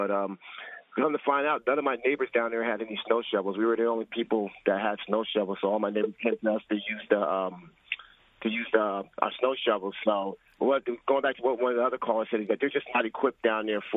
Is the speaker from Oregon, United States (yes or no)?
no; New Jersey, United States; born there; And I was born up here in Jersey, so, you know, I know what it's like to be in a snowstorm.